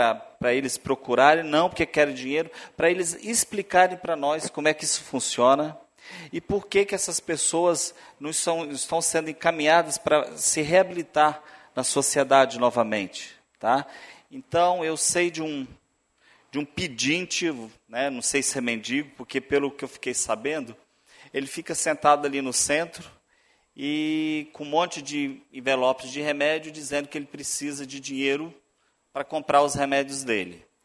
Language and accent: Portuguese; Cariacica, Espírito Santo, Brazil; Eu sou de Cariacica